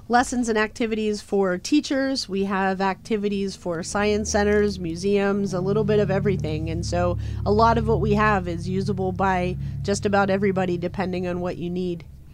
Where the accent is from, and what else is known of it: Mars, Pennsylvania, United States; born or raised there